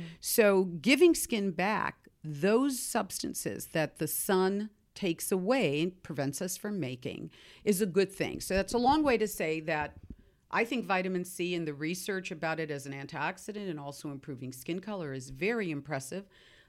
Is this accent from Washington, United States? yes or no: yes; Seattle, Washington, United States; You know, I'm from Seattle